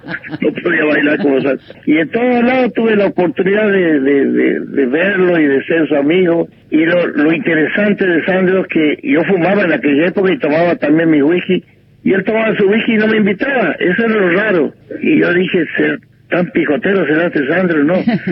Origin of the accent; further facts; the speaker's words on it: Santiago del Estero, Argentina; accent: santiagueño; la gente cree que yo soy de México, porque hablo un santiagueño muy especial